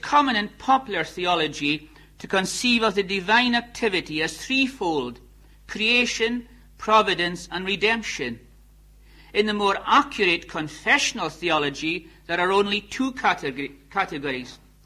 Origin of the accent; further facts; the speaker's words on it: Scotland, United Kingdom; Now, being a Scotsman, I'm inclined to go to the Westminster Shorter Catechism.